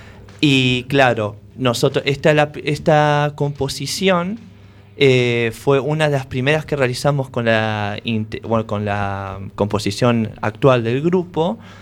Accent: Argentina; Y después salgo yo, que soy argentino, que me gusta el rock

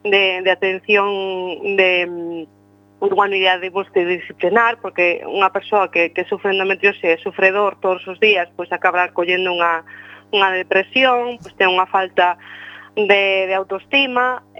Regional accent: Galicia, Spain; porque somos moitas galegas que sufrimos esta doenza

